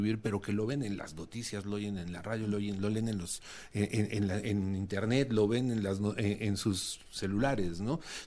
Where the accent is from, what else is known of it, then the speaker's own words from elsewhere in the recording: Mexico; somos muchos mexicanos